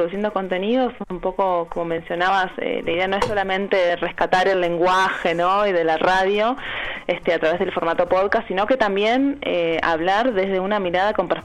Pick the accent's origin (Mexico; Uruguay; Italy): Uruguay; now in Argentina; si bien yo soy uruguaya y hace 7 años que estoy viviendo acá